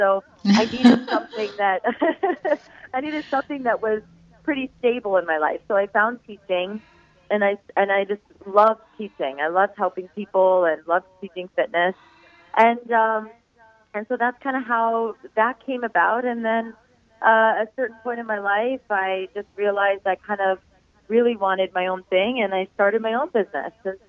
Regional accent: Ohio, United States; now in New York, United States; Yes, I grew up in Ohio and was a dancer, a ballet dancer growing up as a little girl, and fell in love with performing and singing and acting, and kind of knew that I wanted to move to New York

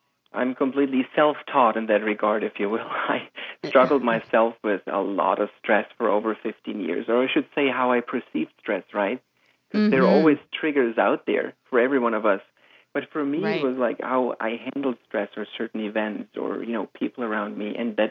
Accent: Germany; I grew up in Germany and I have a very conservative upbringing

